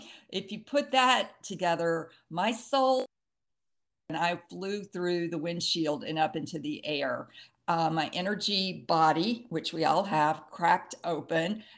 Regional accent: the South, United States; And I grew up in the South, and my grandfather was an alcoholic, so my dad forbade alcohol, so I did not grow up around drinking

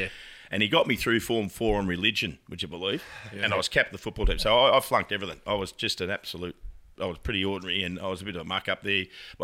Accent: Preston, North West England, United Kingdom; I was born and bred in West Preston, and I went to local St. Ralph's and also down to Sacred Heart in Preston, and then across the road to Morris Brothers Preston

